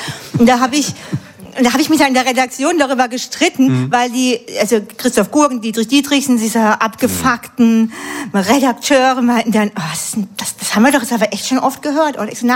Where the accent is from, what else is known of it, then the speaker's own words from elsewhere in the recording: Southern Germany, Germany; also ich komme ja eigentlich aus Süddeutschland